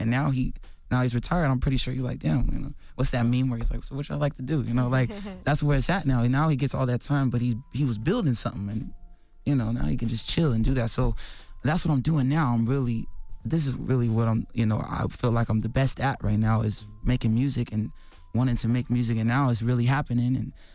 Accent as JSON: {"language": "English", "town": "Las Vegas", "region": "Nevada", "country": "United States", "tie": "born or raised there", "said": "We grew up in Vegas, and we would get everything comped"}